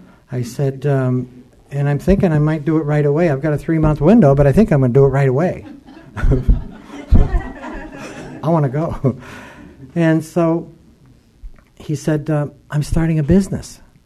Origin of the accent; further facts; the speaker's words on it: Massachusetts, United States; And I said, well, I'm from Massachusetts. The stone capital of the world.